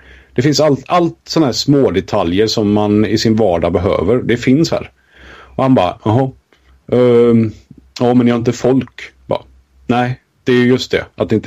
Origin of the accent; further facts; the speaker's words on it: Kungälv, Västra Götaland County, Sweden; Jag är uppväxt i Kungälv, jag har bott där i 20-22 år utav mitt liv, och jag har alltid haft nära till storstad och allt för det.